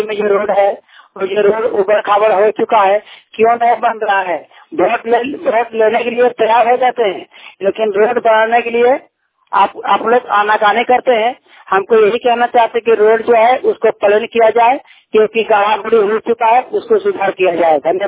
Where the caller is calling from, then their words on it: Dhanbad, Jharkhand, India; मेरी आवाज मेरी पहचान पर, मैं धनबाद से हूँ।